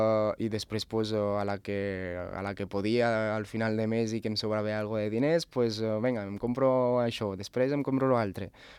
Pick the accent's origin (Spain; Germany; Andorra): Andorra; Pas de la Casa, Encamp; jo sóc del Pas de la Casa, sóc un noi de sempre d'allà